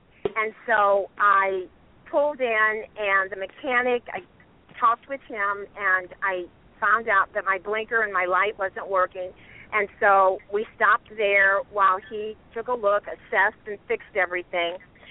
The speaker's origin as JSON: {"language": "English", "town": "St. Louis", "region": "Missouri", "country": "United States", "tie": "born or raised there", "said": "I spend a lot of time in St. Louis because that's"}